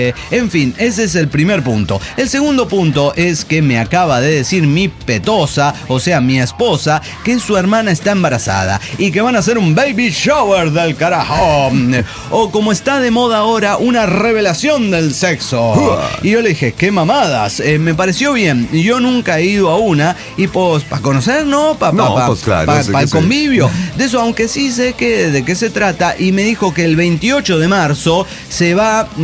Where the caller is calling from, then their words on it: Reynosa, Tamaulipas, Mexico; Como ya saben, soy de Reynosa, Tamaulipas.